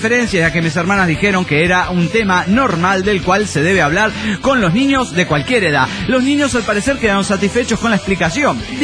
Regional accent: Rosario, Santa Fe, Argentina; Soy el canalla de Rosario, Argentina.

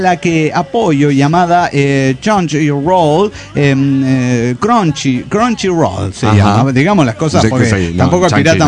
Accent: San Luis, Argentina; Hola, ¿cómo están? … de San Luis, Argentina.

